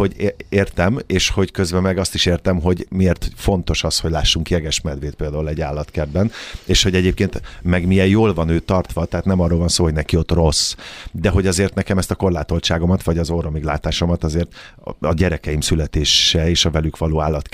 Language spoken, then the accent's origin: Hungarian; Kaposvár, Somogy, Hungary; mert én kaposvári vagyok